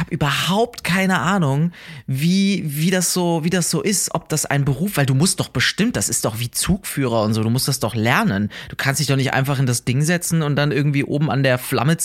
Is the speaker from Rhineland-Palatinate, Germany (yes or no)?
yes; Neuwied, Rhineland-Palatinate, Germany; also born or lived in Koblenz; ich komme aus Koblenz, weil ich in Koblenz geboren bin, aber eigentlich bin ich mehr in Neuwied aufgewachsen.